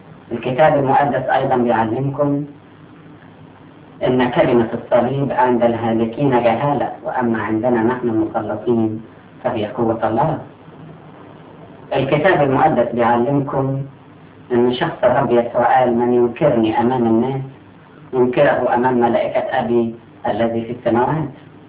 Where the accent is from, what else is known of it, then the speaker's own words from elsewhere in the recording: Cairo, Cairo Governorate, Egypt; also born or lived in Sohag; وكنت من مواليد سوهاج، وجيت لمصر وانا عندي حوالي 4 سنين، وتربيت في منطقه اسمها منطقه مصر القديمه قريب من السبع كنايس، كنيسه المعلقه وكنيسه برباره وكنيسه ماري جرجس وكنيسه ابو سفين،